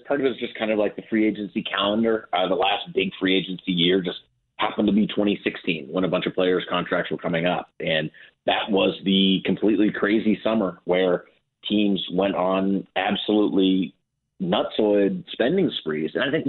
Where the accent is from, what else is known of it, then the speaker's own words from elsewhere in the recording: Minnesota, United States; even teams like my hometown Minnesota Timberwolves, who they're the most frustrating franchise maybe in all of sports